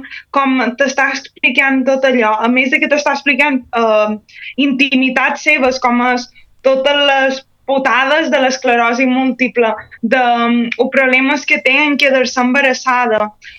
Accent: Balearic Islands, Spain; per el que som mallorquins hi trobarem moltes semblances en la manera com està escrit

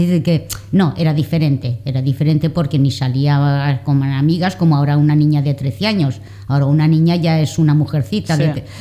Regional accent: Valencia, Valencian Community, Spain; Nosotros somos de Valencia.

